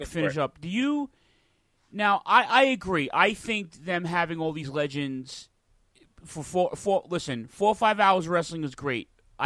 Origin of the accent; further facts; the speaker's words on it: Ridgewood, New York, United States; That's my hometown of Ridgewood.